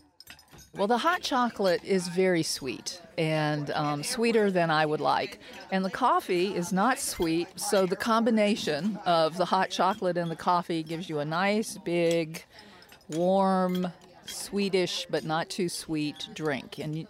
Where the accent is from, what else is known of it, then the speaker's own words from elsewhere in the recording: Chapel Hill, North Carolina, United States; I'm from Chapel Hill, North Carolina.